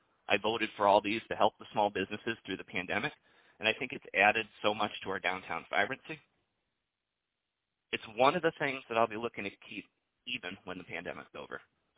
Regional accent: Lansing, Michigan, United States; now in Farmington, United States; We're both originally from the Lansing area, but moved to Southeast Michigan for both of our jobs.

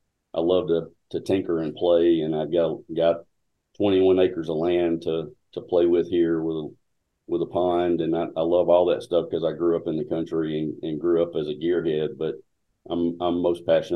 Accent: Elmore County, Alabama, United States; I grew up in Elmore County on a farm, but I had moved to Montgomery, Alabama when I was 15

